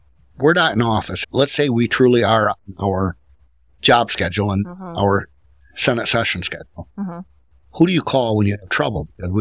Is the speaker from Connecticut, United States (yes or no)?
no; Six Lakes, Michigan, United States; She grew up in Lakeview. I grew up in Six Lakes